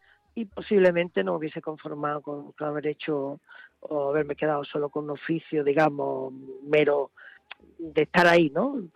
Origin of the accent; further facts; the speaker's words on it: Lebrija, Andalusia, Spain; accent: Lebrija, Andalusian; con 17, 18 años, yo mi acento era muy lebrijano, muy